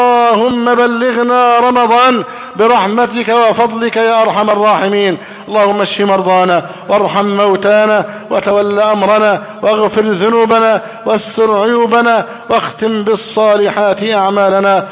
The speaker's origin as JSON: {"language": "Arabic", "country": "Egypt", "said": "اللهم احفظ بلدنا مصر أمنا أمانا، سخاء رخاء، وسائر بلاد"}